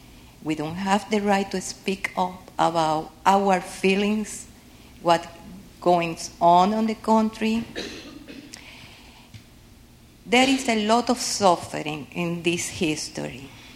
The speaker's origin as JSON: {"language": "English", "country": "Cuba", "second_language": "English", "said": "First, I have to apologize for my accent. I am Cuban."}